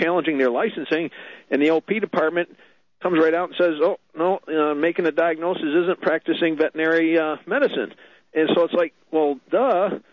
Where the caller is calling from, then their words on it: New York, United States; from New York, maybe.